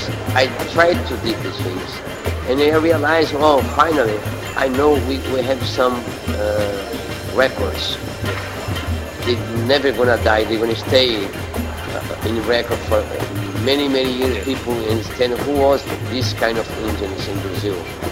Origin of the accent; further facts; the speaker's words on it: Novi Sad, Vojvodina, Serbia; English is a second language; I come from Yugoslavia, from Novi Sad.